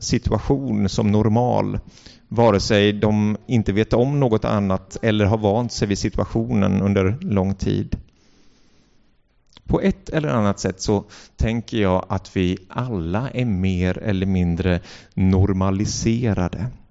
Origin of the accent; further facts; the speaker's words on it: Mullsjö, Jönköping County, Sweden; Och den landade i Mullsjö, där jag är uppvuxen.